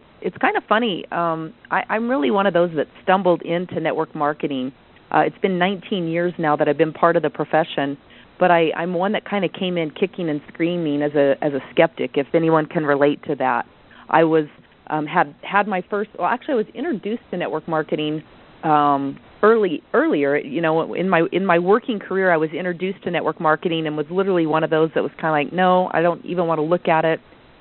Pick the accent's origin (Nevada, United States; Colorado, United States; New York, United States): Colorado, United States; Durango; moved away as an adult; I'm originally from Durango, Colorado. Raised there and had a great life there, but like many, wanted to get out of the small-town environment